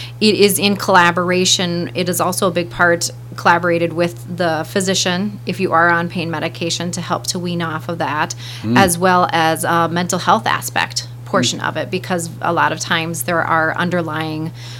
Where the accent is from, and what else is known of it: Milbank, South Dakota, United States